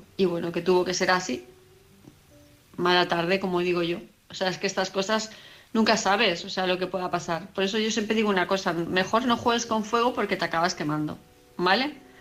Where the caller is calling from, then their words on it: Palma, Balearic Islands, Spain; de Palma de Mallorca